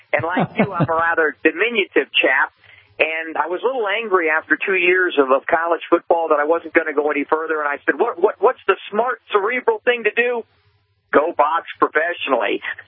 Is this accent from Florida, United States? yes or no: yes; Miami, Florida, United States; I grew up in Miami and was blessed enough to, as a young boy, meet Muhammad Ali